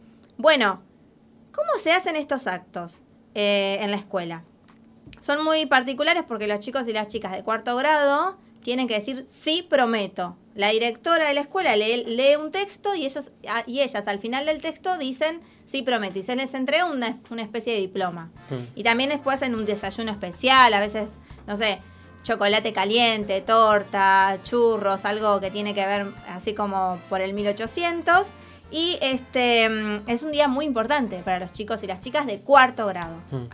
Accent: Argentina; como un identificador de que somos parte de Argentina, porque es nuestra bandera la que nos representa.

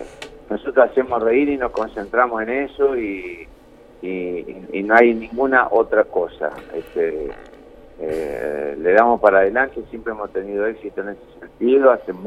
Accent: Buenos Aires, Argentina; yo soy de Buenos Aires

